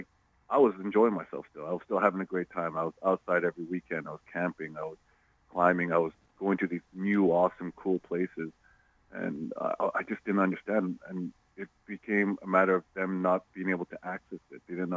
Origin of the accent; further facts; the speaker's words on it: Montreal, Quebec, Canada; I'm originally from Montreal, Quebec, Canada.